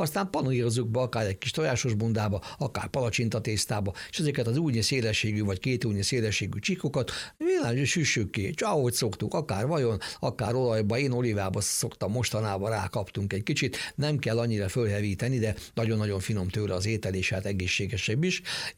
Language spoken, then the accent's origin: Hungarian; Hungary; hiszen ebben németek, szlovének, osztrákok is, mi magyarok vagyunk, és mi csináljuk a genetikáját.